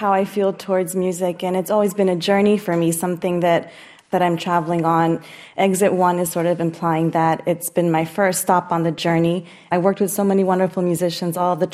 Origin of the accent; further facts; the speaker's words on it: Texas, United States; moved away; is based on a melody that I learned going to my temple growing up in Texas. I left Texas a number of years ago